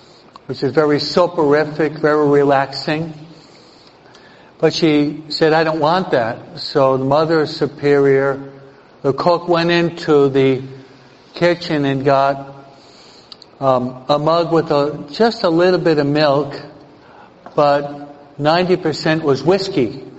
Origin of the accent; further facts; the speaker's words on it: East Coast, United States; I'm betraying my age, right? I'm from the East Coast